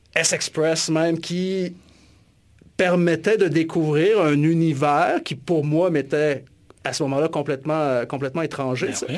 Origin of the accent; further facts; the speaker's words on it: Alma, Quebec, Canada; je suis originaire du Lac-Saint-Jean, tu sais, puis en grandissant dans les années 80 à Alma, on n'avait pas nécessairement accès à la musique underground.